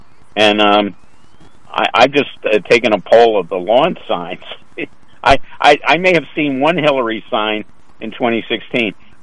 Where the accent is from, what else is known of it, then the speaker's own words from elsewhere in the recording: Philadelphia, Pennsylvania, United States; and I'm from that area. I'm from Philadelphia, and he is from Wilmington, which is the greater Philadelphia area.